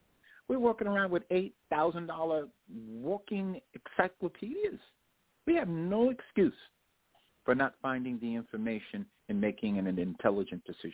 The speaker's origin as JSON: {"language": "English", "region": "New York", "country": "United States", "said": "You know, I'm Shinnecock Native from New York. I'm Shinnecock Native American."}